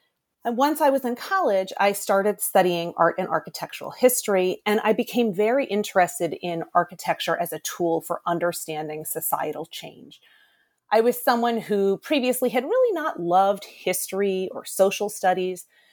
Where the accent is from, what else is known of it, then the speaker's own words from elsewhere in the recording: Boston, Massachusetts, United States; Well, I'm from Boston originally, and in the late 1990s and early 2000s, I was working at an architecture firm in downtown Boston.